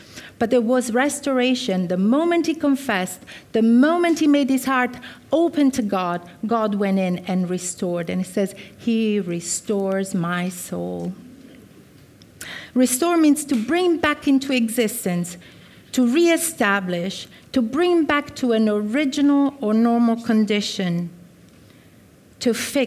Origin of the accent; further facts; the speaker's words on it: Italy; I was brought up in Italy in a Catholic household